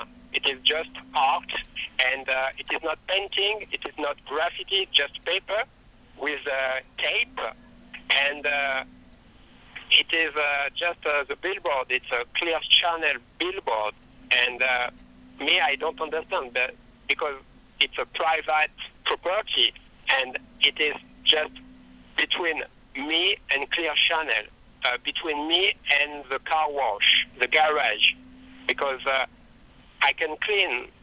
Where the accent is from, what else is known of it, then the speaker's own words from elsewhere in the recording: France; English is a second language; I am artist, I am foreigner, I come from France, and it's just an idea.